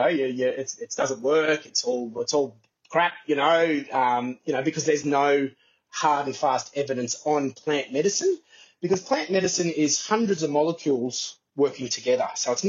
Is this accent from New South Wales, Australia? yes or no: no; Gold Coast, Queensland, Australia; growing up on the Gold Coast and, surfing, and there was a little bit of cannabis around.